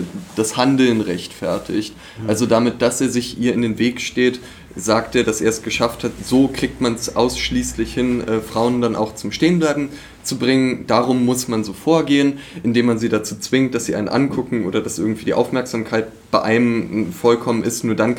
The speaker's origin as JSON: {"language": "German", "region": "Berlin", "country": "Germany", "lives_now": "Leipzig, Germany", "said": "Ich bin 24 Jahre alt. Ich wohne in Leipzig seit dem Wintersemester 2016. Bin eigentlich Berliner"}